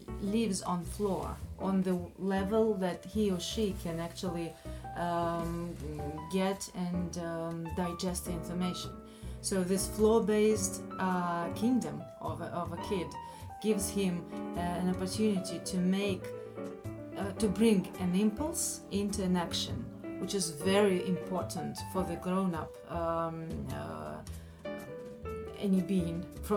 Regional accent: Siberia, Russia; I'm Russian, and I come from Siberia, where the nature dictates.

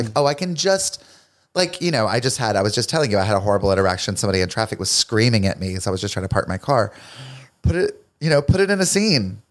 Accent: North Carolina, United States; I say that I'm mainly from North Carolina, but I was born in South Carolina and my mom lives in South Carolina.

